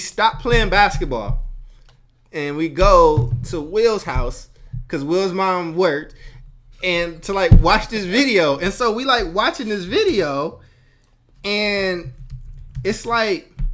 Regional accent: Oakland, California, United States; We growing up in North Oakland was a real interesting, real interesting experience for us.

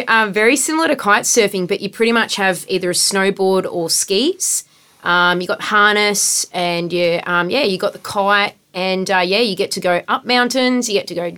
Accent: Melbourne, Victoria, Australia; I grew up in Melbourne. I never, I was never close to the ocean.

